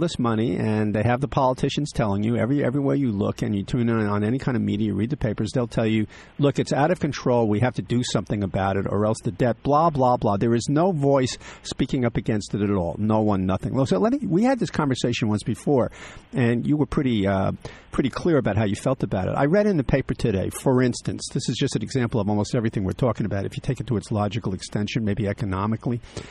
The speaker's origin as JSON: {"language": "English", "region": "New York", "country": "United States", "tie": "born or raised there", "said": "People say, Social Security, you read in the New York, I read the Times, my hometown newspaper."}